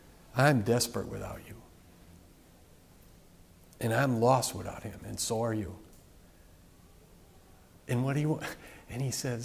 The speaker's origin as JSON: {"language": "English", "town": "Chicago", "region": "Illinois", "country": "United States", "tie": "born or raised there", "said": "I grew up in Chicago, and go White Sox."}